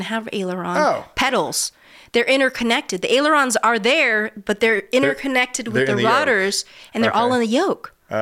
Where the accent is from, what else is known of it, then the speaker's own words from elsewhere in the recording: United States; born there; I feel fortunate that I was born in the United States to a more accepting.